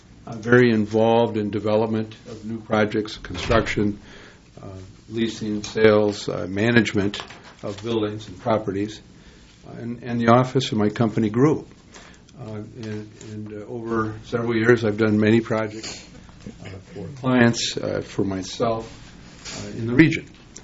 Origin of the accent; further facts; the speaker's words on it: Mankato, Minnesota, United States; I'm from Mankato, District 1.